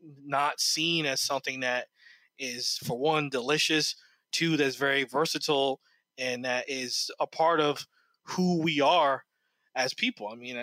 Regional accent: New Jersey, United States; My grandmother, I grew up in New Jersey. She grew up in North Carolina.

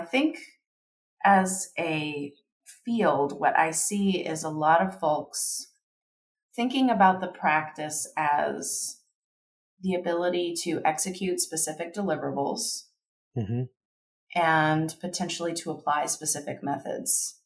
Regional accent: Kentucky, United States; I grew up in Kentucky. So, you know, Buddhist principles are there, but certainly not as predominant as, you know, Christian practices.

